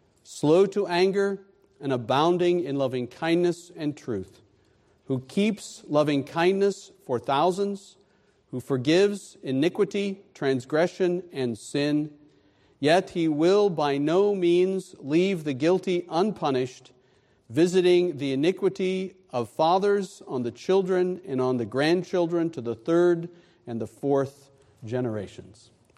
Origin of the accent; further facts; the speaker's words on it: Colorado, United States; Again, I said I grew up in Colorado, and when I would open my window in the morning and look west, I would see Pike's Peak.